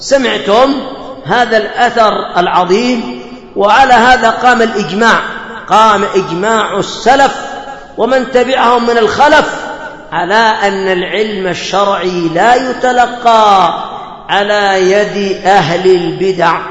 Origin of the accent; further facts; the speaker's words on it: Yemen; هذا عندنا في اليمن، أسست الحزبية في اليمن عندما أقيمت الوحدة